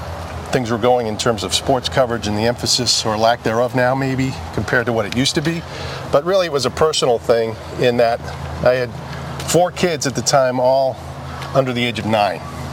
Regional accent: Boston, Massachusetts, United States; And growing up in Boston, I mean, what a treat.

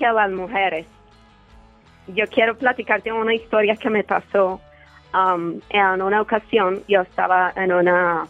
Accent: Guanajuato, Mexico; now in United States; De Guanajuato.

